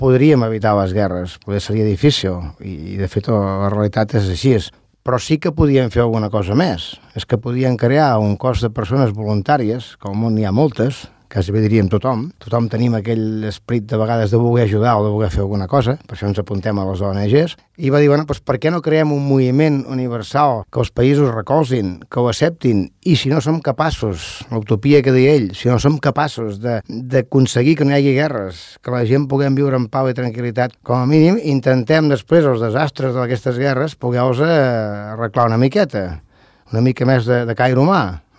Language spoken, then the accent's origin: Catalan; Sant Celoni, Catalonia, Spain; Sant Celoni, formem part, som de Sant Celoni, de la demarcació Barcelona, som de Catalunya